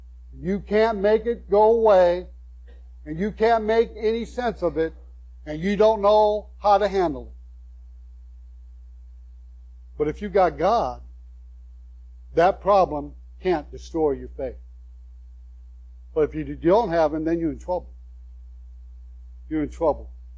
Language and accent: English; United States; My blessing didn't come because I'm an American.